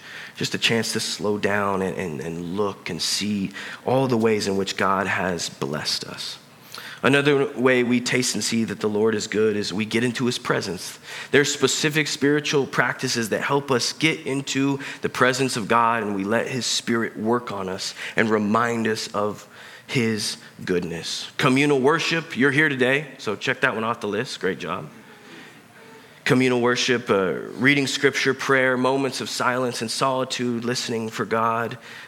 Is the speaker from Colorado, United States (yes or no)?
yes; Colorado, United States; Growing up in Colorado, my family would go skiing 3 to 4 times every winter.